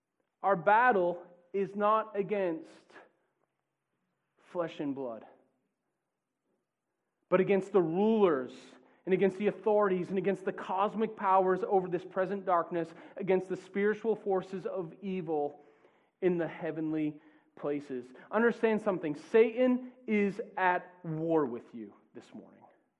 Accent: Lowell, Massachusetts, United States; Grew up in Lowell, man. Irish Mickey Wood, you know? My hometown.

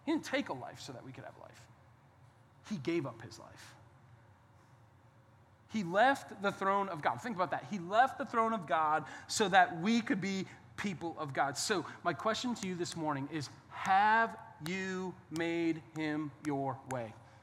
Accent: Boston, Massachusetts, United States; And I'm from Boston and in that area, about 20 miles outside of Boston. That's where I grew up.

